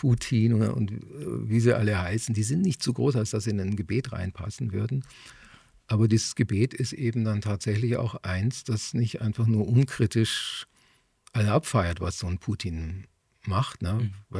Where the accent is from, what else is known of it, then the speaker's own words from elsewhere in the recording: Augsburg, Bavaria, Germany; der große Dichter meiner Heimatstadt, Bertolt Brecht